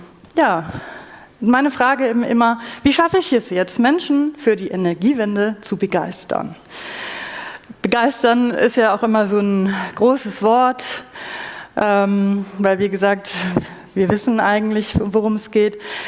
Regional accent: Bavaria, Germany; ich komme aus Bayern, hört man vielleicht nicht, höre ich immer wieder. Und ich komme aus einem Nicht-Akademiker-Haushalt

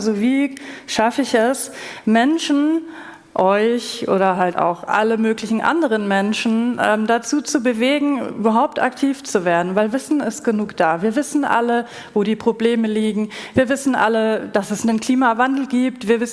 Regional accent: Bavaria, Germany

